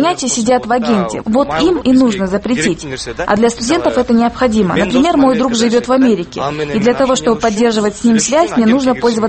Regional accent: Bishkek, Kyrgyzstan; Передачу вела … из Бишкека.

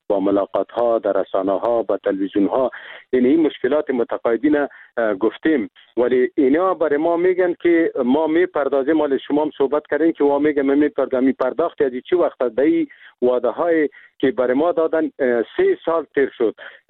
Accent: Afghanistan; ما خود مسلمان هستیم، ما افغان هستیم، از این ملت هستیم، این میجه زندگی کردیم، در میجه تولد شدیم، به می خاک و به می وطن ما خدمت کردیم.

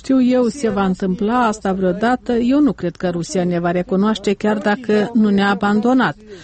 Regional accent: Kirovohrad Oblast, Ukraine; Și eu sunt din Ucraina, din regiunea Kirovograd.

